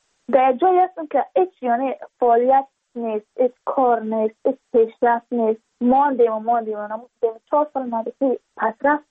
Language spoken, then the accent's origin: Persian; Badakhshan, Afghanistan; چون ما از بدخشان هستیم.